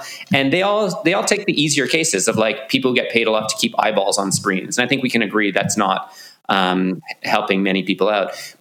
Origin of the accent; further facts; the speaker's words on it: Australia; I'm an Australian right now. I'm a dual citizen.